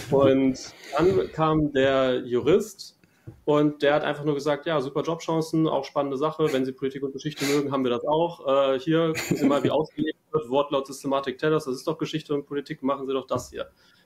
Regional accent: Hanover, Lower Saxony, Germany; Bei mir war es damals der Fall, dass ich in Niedersachsen, ich komme aus Hannover

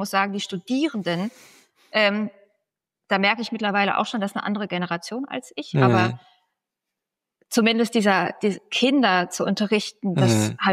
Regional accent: North Rhine-Westphalia, Germany; now in Berlin, Germany; Ich komme aus Nordrhein-Westfalen und dachte, da habe ich einfach schon sehr viel gesehen.

